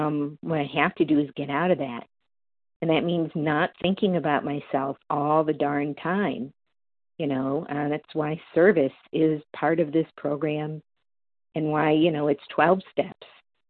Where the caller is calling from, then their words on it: Massachusetts, United States; Yes, I am from Massachusetts, and thank you for your service.